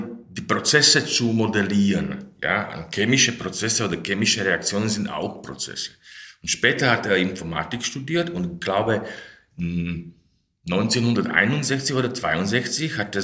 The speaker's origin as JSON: {"language": "German", "country": "Slovakia", "second_language": "German", "moved": "as an adult", "lives_now": "Germany", "said": "ich komme aus der Slowakei. Hier habe ich studiert"}